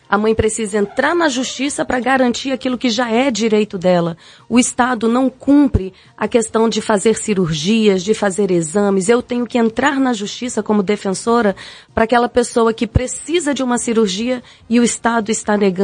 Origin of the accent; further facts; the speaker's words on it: Amazonas, Brazil; born there; nasci aqui no Amazonas, estudei aqui na nossa faculdade, na Universidade Federal.